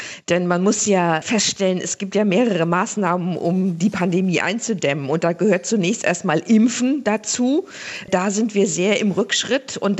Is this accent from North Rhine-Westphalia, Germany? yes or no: no; Schleswig-Holstein, Germany; ich komme aus Schleswig-Holstein